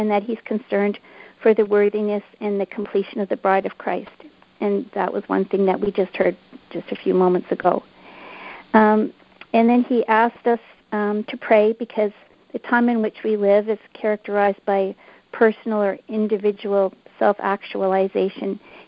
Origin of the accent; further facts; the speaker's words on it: Canada; We're from Canada.